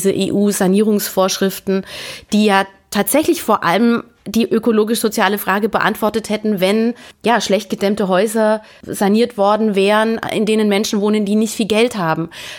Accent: Weißenhorn, Bavaria, Germany; Da, wo ich herkomme, nämlich aus diesem nahe dieser Kleinstadt Weißenhorn

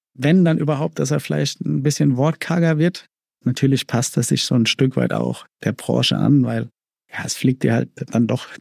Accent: Heidelberg, Baden-Württemberg, Germany; Also ich komme aus Heidelberg

